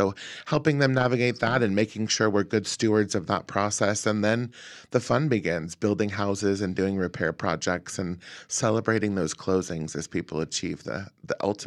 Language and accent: English; Oregon, United States; Yeah, so I'm born and raised in Southern Oregon, lived here my whole life